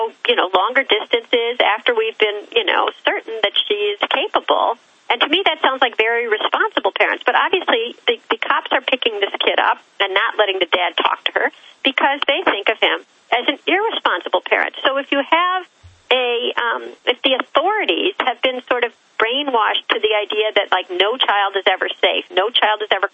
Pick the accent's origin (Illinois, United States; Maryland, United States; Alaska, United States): Illinois, United States; I'm from Illinois to begin with.